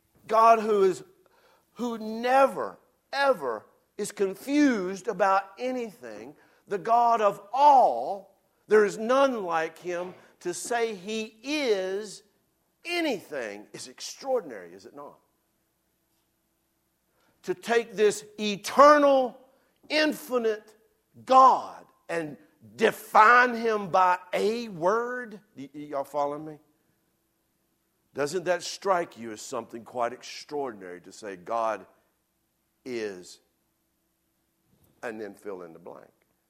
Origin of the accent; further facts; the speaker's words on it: United States; If you're from Wilkes County, Ewens. I'm from Wilkes County, so thank you very much.